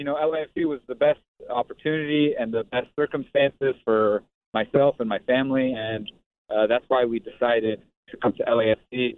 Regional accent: San Jose, California, United States; So I grew up in San Jose, and then the San Jose Earthquakes drafted me in the MLS draft once I graduated college.

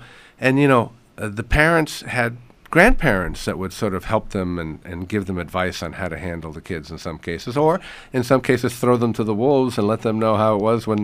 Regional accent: Puerto Rico; I grew up in Puerto Rico in the 60s

